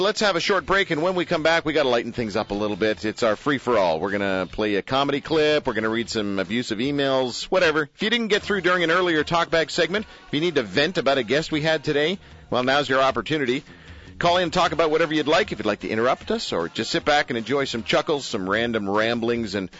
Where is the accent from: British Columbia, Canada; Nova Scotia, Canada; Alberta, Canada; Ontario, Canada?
Ontario, Canada; Richmond Hill; I had a great 24 hours or so, great time visiting the Larch community at Daybreak in Richmond Hill. I grew up in Richmond Hill